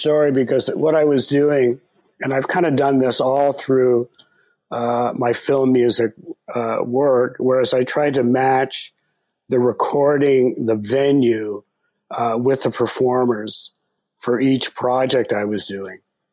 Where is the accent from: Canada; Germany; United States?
Canada; Now I grew up in Canada and I became a U.S. citizen later